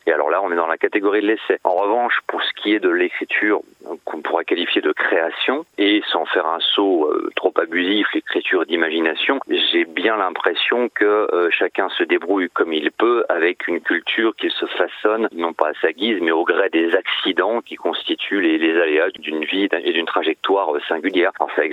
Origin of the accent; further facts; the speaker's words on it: Reims, Grand Est, France; also born or lived in Paris; Moi, je suis originaire de Champagne et de Reims, plus précisément. Voilà, j'ai vécu les 4 ou 5 dernières années à Paris, enfin du moins avant mon installation, encore toute récente, ça fait à peu près 2 ans.